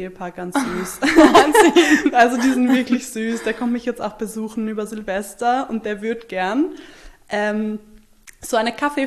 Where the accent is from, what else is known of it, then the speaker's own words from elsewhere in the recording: Hamburg, Germany; Ja, genau. Ich bin aus Hamburg.